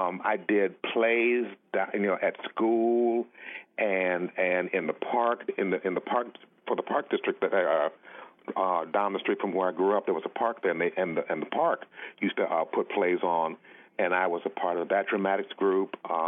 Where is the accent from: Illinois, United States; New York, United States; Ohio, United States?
Illinois, United States; Chicago; also born or lived in Springfield; That's where I was born. I grew up in Chicago.